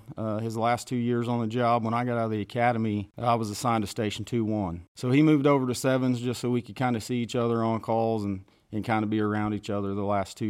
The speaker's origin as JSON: {"language": "English", "town": "Skiatook", "region": "Oklahoma", "country": "United States", "tie": "born or raised there", "said": "I grew up in Skytook, Oklahoma."}